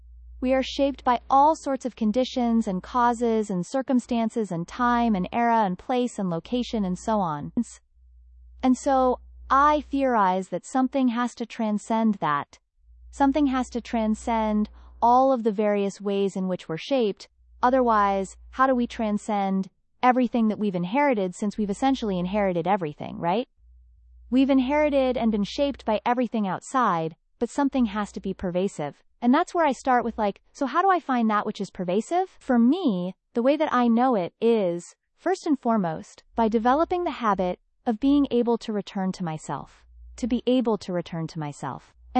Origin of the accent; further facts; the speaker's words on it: New York, United States; also born or lived in Flatbush, Brooklyn; I grew up in Tribeca in New York and had a lot of access culturally